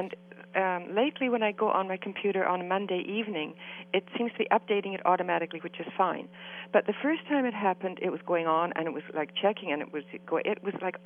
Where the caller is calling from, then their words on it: Brecon, Wales, United Kingdom; I'm calling from Brecken.